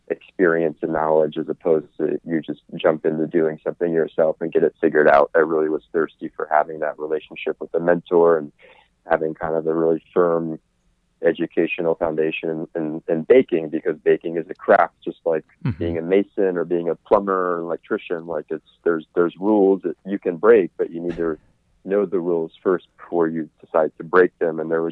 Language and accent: English; Redondo Beach, California, United States; where I grew up in Redondo Beach was just an incredible kind of a cultural hot pot of different people.